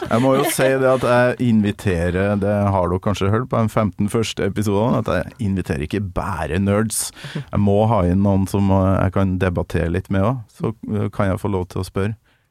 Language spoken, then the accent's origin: Norwegian; Namsos, Trøndelag, Norway; Jeg er jo selv fra Trønden, ja, skikkelig